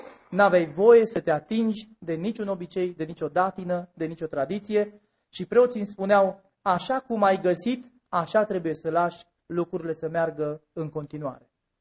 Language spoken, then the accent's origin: Romanian; Aiud, Alba County, Romania; eu veneam din oraș, era primul meu contact cu satul românesc, am crescut în Aiud cu cheia la gât, părinții mergând la întreprindere, la fabrică să muncească